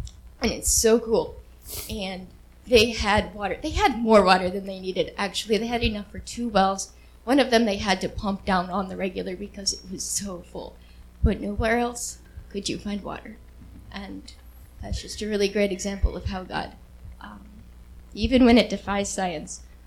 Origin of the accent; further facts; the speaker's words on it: Midwest, United States; because we're from the Midwest